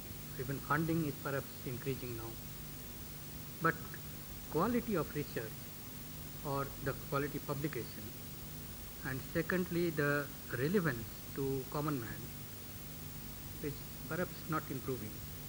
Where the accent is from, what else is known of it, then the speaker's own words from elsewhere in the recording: Jodhpur, Rajasthan, India; Sir, I am from Jodhpur, Kadri.